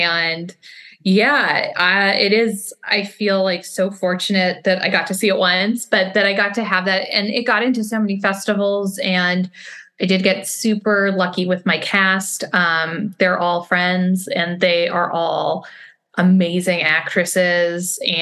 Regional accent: Los Angeles, California, United States; I am from LA. I'm from the Valley. I went to a Jewish day school, Milken Community High School, and I did theater there.

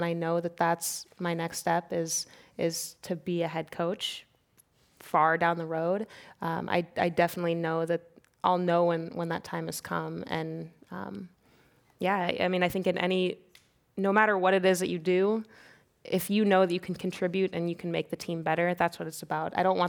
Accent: Kansas, United States; I'm from Kansas, and sometimes you just miss your family.

